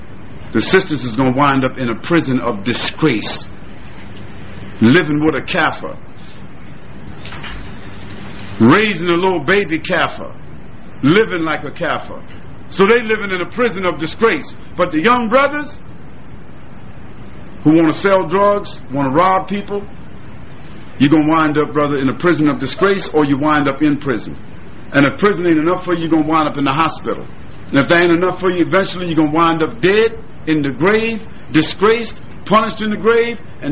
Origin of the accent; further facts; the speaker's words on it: New York, United States; I grew up in Brooklyn. Bed-Stuy, do or die.